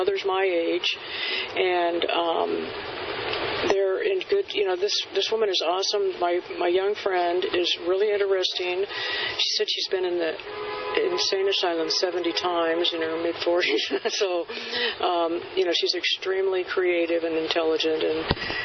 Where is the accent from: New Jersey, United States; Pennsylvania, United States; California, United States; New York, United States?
California, United States; And in my home state of California, it's very...